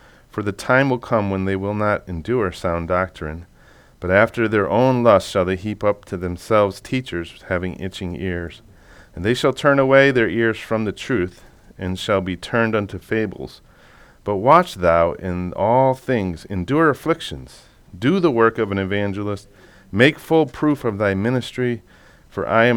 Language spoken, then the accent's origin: English; Middlefield, Connecticut, United States; So I grew up in Middlefield